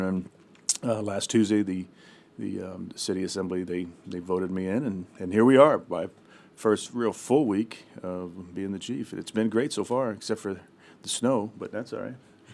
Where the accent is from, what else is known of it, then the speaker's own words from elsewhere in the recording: Florida, United States; now in Sitka, United States; I was born and raised in South Florida. So I grew up in a family of charter fishermen.